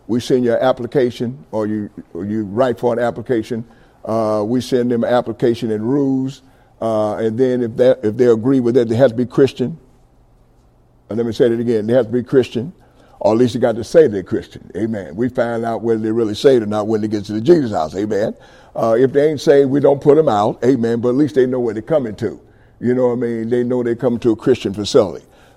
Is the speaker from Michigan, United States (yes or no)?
no; Indianapolis, Indiana, United States; I'm from Indianapolis, Indiana. Anybody know anything about Indianapolis, Indiana?